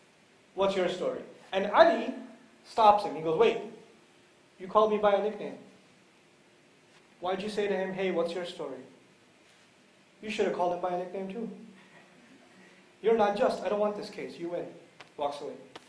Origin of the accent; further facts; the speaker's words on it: New York City, New York, United States; I come from New York City originally, and in New York, when you go into a mosque or masjid, you'll find like 50 nations represented in every row.